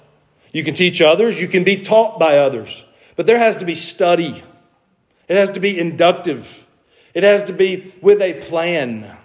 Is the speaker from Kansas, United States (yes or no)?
no; Georgia, United States; I'm from Georgia. I'm not from Greece.